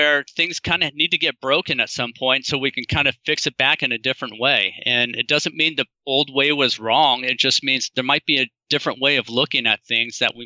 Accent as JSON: {"language": "English", "town": "Sacramento", "region": "California", "country": "United States", "tie": "born or raised there", "said": "I grew up in Sacramento, California."}